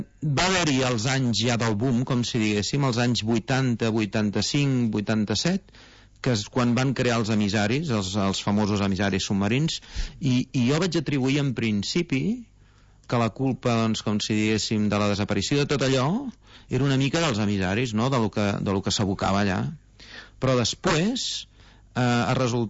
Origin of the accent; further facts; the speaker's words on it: Vilafranca, Catalonia, Spain; jo sóc de Vilafranca